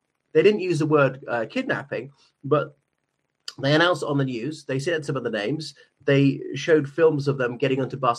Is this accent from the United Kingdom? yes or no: no; Ireland; from Ireland.